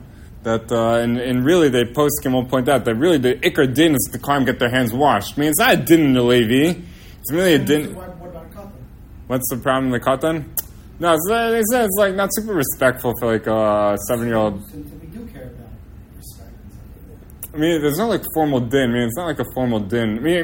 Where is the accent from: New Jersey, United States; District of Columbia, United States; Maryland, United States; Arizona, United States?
Maryland, United States; Silver Spring; I can tell you personally, like I'm from Silver Spring, so that we have an abundance of Levim.